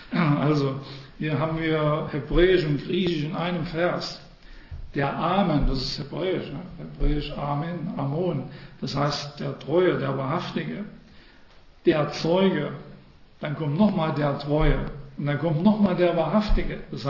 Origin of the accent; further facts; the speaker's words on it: Saxony, Germany; Ich betone das extra, ich komme aus Sachsen.